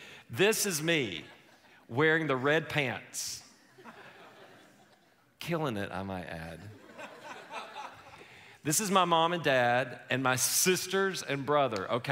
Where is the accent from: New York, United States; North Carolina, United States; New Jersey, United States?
North Carolina, United States; Boone; I'm from Boone, North Carolina.